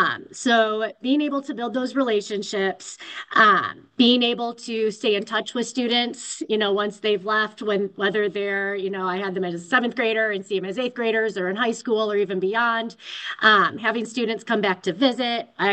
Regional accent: Michigan, United States; now in Georgia, United States; I'm from Michigan originally, went to Michigan State.

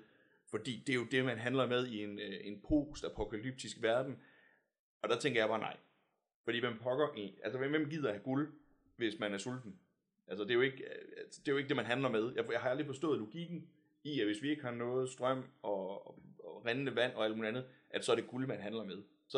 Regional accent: Zealand, Denmark; nu er jeg nede fra Sydsjælland, og man plejer at joke med, at vi er toppen af de norske fjelle

